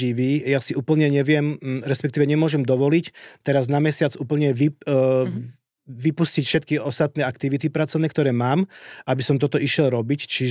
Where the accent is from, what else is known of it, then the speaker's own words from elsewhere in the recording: Kluknava, Košice Region, Slovakia; Ja teda pochádzam pôvodom zo Spiša. Obec je, že Kluknava.